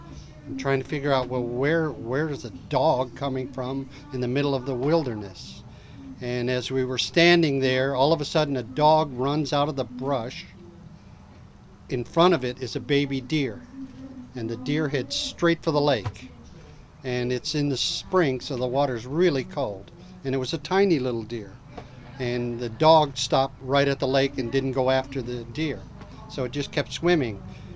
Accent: Chicago, Illinois, United States; I'm from the Chicago area.

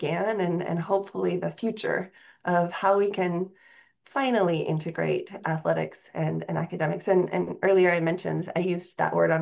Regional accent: Sunriver, Oregon, United States; also born or lived in Portland; I'm original Oregonian, so I feel like I'm coming back to my roots.

